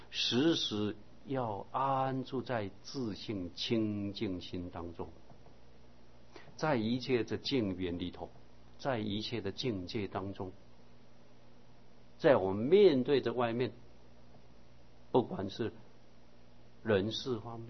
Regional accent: China; 我们中国人把一天分为十二个时辰

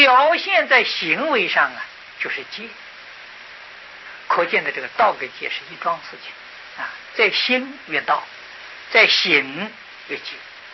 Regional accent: China; 我们中国人常讲忍者寿啊

